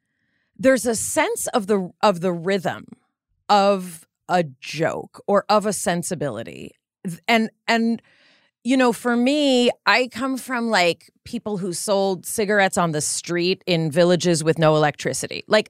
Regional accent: Los Angeles, California, United States; I was raised in Los Angeles, but I was raised by very recent transplants. Like, my mom was 9 months pregnant when they moved. They were living in Manhattan at the time.

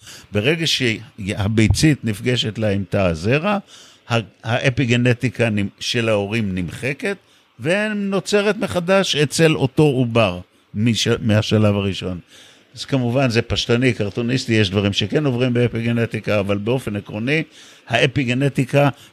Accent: Tel Aviv, Tel Aviv District, Israel; כשאני גדלתי בתל אביב, בשנות ה-60 וה-70

